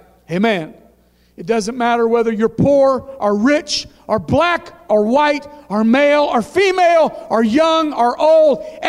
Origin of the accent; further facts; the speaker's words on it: Louisiana, United States; I never knew when I was growing up in Louisiana